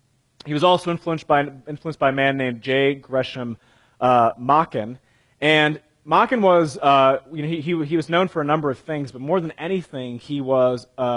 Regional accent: Cambodia; moved away as an adult; now in United States; I've been here at Xenos for about 11 years. I moved here when I was 18 from Cambodia. My parents are medical missionaries in Phnom Penh, Cambodia

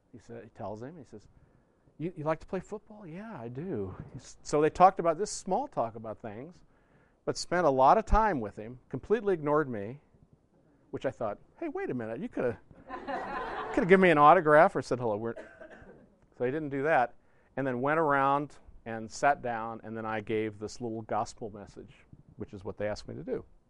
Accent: Kansas City, United States; also born or lived in Denver; but I grew up in the Kansas City area, so I was originally a Chiefs fan, and then moved to Denver, so I was a Broncos fan.

